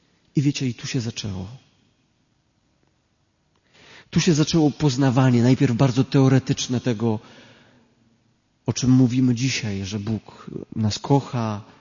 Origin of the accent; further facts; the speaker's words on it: Biała Podlaska, Lublin Voivodeship, Poland; Ja pochodzę z tej samej parafii, co on, z Białej Podlaski, z parafii Chrystusa Miłosiernego